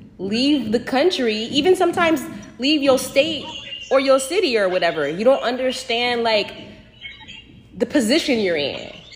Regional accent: California, United States; I mean, I'm from California. First generation born and raised. I've been in California since the 70s.

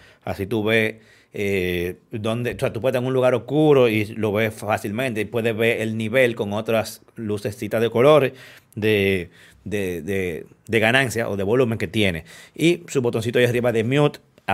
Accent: Dominican Republic; como todo dominicano, no leí el manual cuando lo usé

